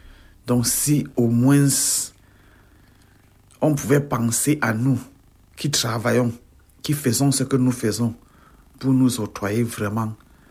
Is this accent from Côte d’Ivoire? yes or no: no; Cameroon; moved away as an adult; J'ai quitté le Cameroun parce que je venais retrouver mon époux. Donc, c'est pour ça que je suis partie du Cameroun.